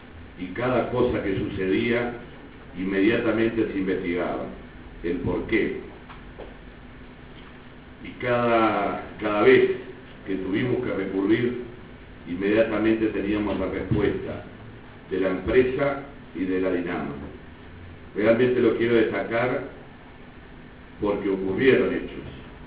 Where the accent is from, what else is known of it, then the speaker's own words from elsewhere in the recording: Río Negro, Uruguay; especialmente para la gente de mi pueblo de Caiventos